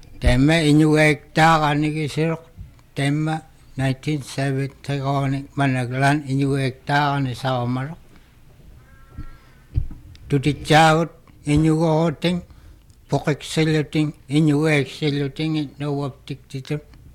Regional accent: Shanghai, China; born and raised in Shanghai.

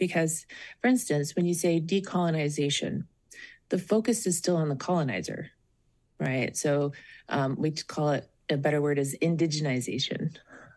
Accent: Klawock, Alaska, United States; born there; And I was born on Prince of Wales Island in Klawak in Alicia Roberts' house. I am Tlingit. I'm also Haida and some Tahltan and a lot of Scottish as well, and Irish and Norwegian

